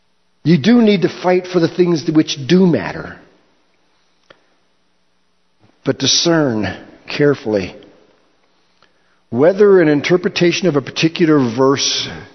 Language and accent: English; Midwest, United States; I grew up in the Midwest.